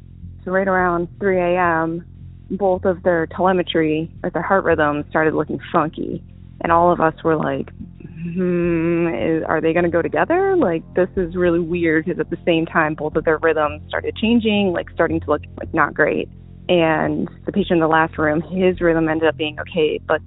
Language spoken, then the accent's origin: English; Virginia, United States; I'm from Virginia.